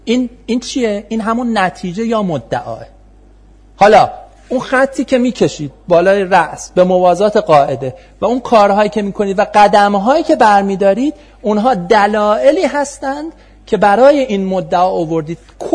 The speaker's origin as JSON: {"language": "Persian", "region": "Isfahan", "country": "Iran", "said": "خودم اصفهانی هستم"}